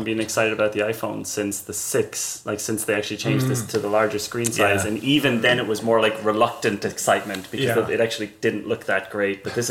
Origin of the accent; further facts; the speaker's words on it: Ireland; Nice. And … from Ireland, and I don't have a job.